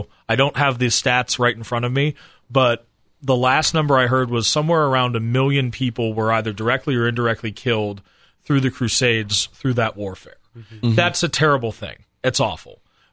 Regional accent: Pittsburgh, Pennsylvania, United States; I'm a proud Italian American, or I'm a guy from Pittsburgh, or I'm a sports fan

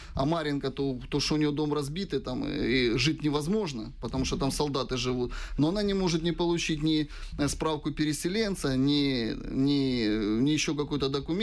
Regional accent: Donetsk, Donetsk Oblast, Ukraine; Я дончанин

